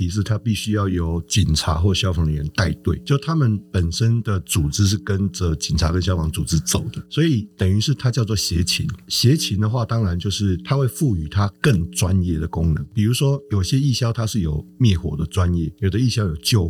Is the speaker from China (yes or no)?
no; Kaohsiung, Taiwan; 那因为我是高雄人，我住高雄